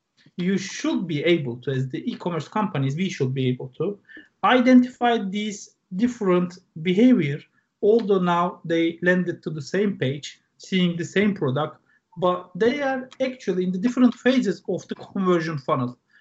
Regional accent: Istanbul, Turkey; now in United Kingdom; We have offices in Dubai, Paris, Berlin, here in UK, and in Istanbul, in my hometown

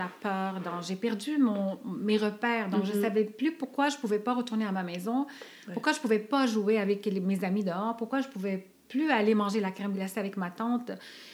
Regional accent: Lebanon; je suis d'origine libanaise, donc je viens du Liban.

